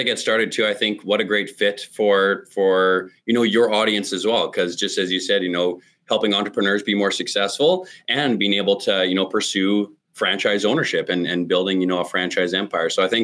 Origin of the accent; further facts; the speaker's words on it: Saskatoon, Saskatchewan, Canada; I grew up in Saskatoon